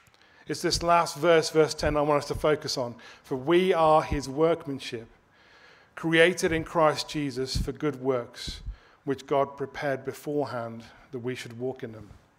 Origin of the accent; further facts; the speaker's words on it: United Kingdom; moved away as an adult; now in Canada; you probably can tell that we're not from Canada originally. We're from the UK.